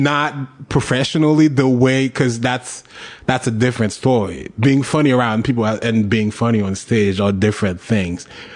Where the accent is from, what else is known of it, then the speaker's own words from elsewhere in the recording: Haiti; Well, not move as in go and live there, but I do want to make a couple of things happen because I found this thing and I think it's great and I see a lot of talent. I would love to introduce it to Haiti.